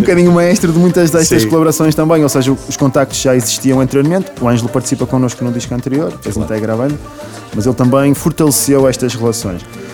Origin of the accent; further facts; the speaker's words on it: Portugal; nós também, portugueses, somos um país de imigrantes. Nós imigramos para imensas terras.